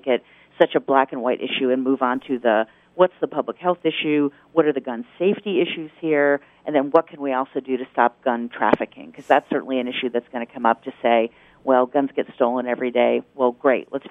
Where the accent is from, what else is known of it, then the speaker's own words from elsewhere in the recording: Newtown, Connecticut, United States; now in Washington State, United States; now this tragedy in Newtown, Connecticut, my home state.